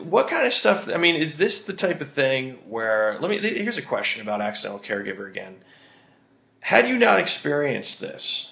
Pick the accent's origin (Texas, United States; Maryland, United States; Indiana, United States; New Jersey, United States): New Jersey, United States; moved away as an adult; now in Los Angeles, United States; And I'm originally from New Jersey, and I probably got more relaxes and calm downs my first 3 years in LA more than ever in my life